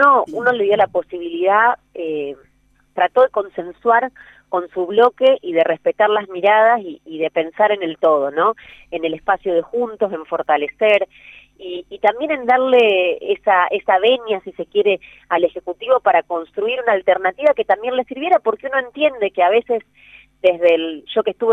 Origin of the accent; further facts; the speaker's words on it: Argentina; Igual la sociedad argentina tiene un problema, y eso lo digo como argentina, ¿no?